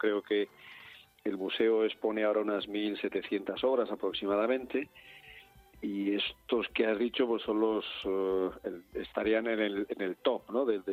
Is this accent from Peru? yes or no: no; Spain; me considero un ciudadano español más en la media